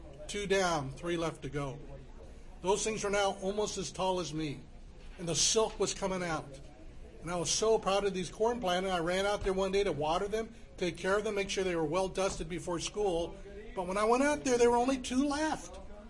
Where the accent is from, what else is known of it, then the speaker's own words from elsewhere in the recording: California, United States; born there; I was born in California, affectionately known as the land of the fruits and the nuts.